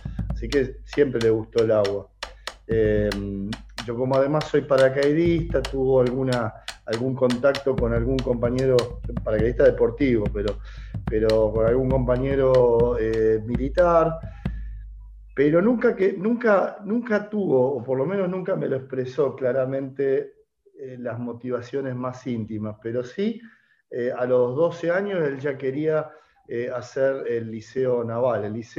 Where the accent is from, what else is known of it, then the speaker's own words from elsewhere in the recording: San Isidro, Buenos Aires Province, Argentina; Nosotros somos de San Isidro